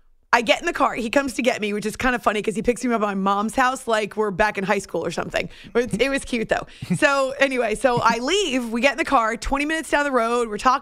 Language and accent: English; New Hampshire, United States; When I grew up in New Hampshire, we would go fishing, and I do enjoy anything to do with the water.